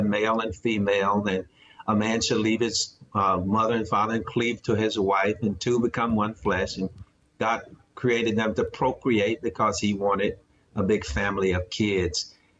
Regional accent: Shreveport, Louisiana, United States; No, I grew up in Shreveport, Louisiana, Eric, in early 1960s.

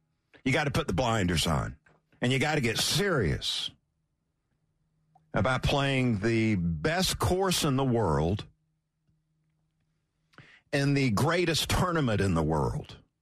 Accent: Valdosta, Georgia, United States; As a kid growing up in Valdosta, Hank Aaron was my favorite ball player.

